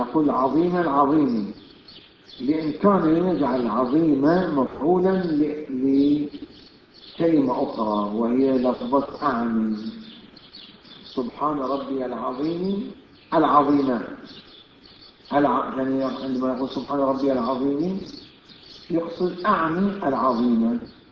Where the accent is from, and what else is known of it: Bahrain